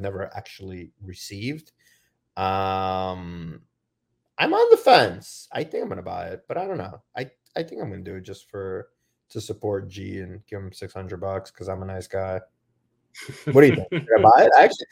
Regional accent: New York, United States; He's from Queens. I grew up in Queens.

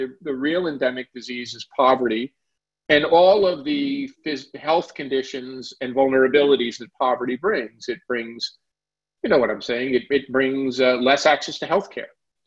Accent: Newark, New Jersey, United States; I've been tracking events in Newark pretty closely. It's my hometown.

